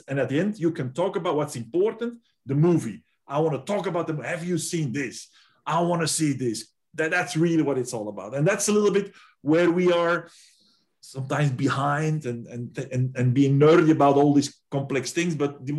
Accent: United Kingdom; our companies such as us, who are, I'm British, I'm 100% convinced

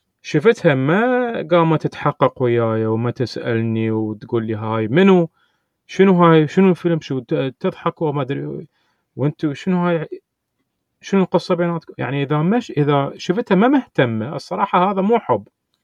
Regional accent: Iraq; أنا عراقي يعني عراقي بحت.

